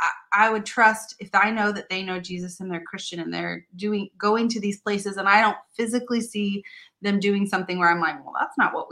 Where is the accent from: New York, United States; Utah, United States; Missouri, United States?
Missouri, United States; Yeah, I come from Missouri in South.